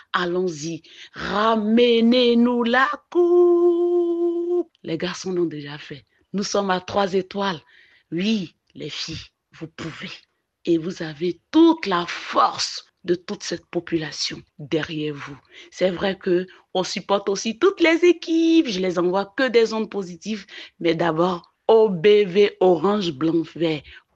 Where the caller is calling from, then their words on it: Bouaké, Vallée du Bandama, Côte d’Ivoire; de Boaké, Côte d'Ivoire.